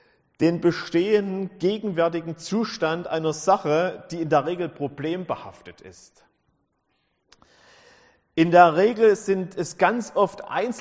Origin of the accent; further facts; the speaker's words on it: Leugersdorf, Saxony, Germany; Ich komme aus Leugersdorf. Das liegt ja Richtung Stolberg raus, so auf der anderen Seite von Chemnitz. Bin verheiratet seit fast 25 Jahren mit einer tollen Frau.